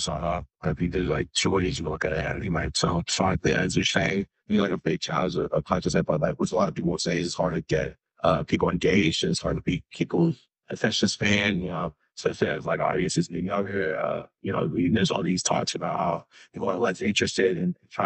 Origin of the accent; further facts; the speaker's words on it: New York, United States; now in Los Angeles, United States; I grew up in New York, but about half here in Los Angeles.